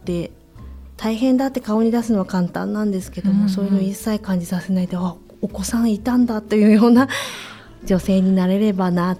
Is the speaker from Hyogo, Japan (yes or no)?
no; Hachinohe, Aomori, Japan; 今せっかく八戸に、地元の八戸に戻ってこれてますので、